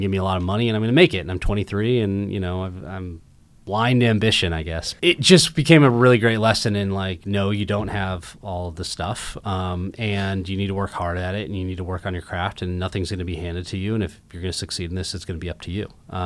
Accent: Seattle, Washington, United States; now in New York, United States; I grew up in Seattle. I wanted to live in New York, you know, and I thought, oh, it might be better if I just move to New York

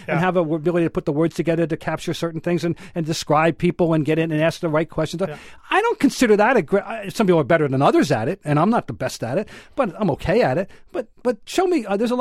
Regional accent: Trenton, New Jersey, United States; I grew up in New Jersey, in Trenton, New Jersey, but he was in the Philadelphia Inquirer.

